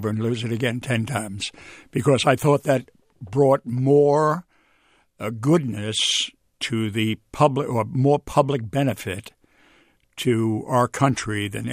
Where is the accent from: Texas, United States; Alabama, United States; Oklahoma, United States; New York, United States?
New York, United States; where are you from? I said, New York.